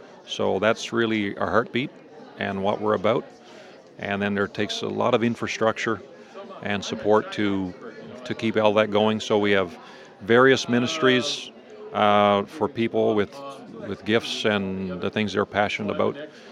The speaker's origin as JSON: {"language": "English", "region": "Newfoundland and Labrador", "country": "Canada", "said": "We're actually originally from Newfoundland, myself and Angie. And many years ago, we moved out to the prairies for work before we joined AIM."}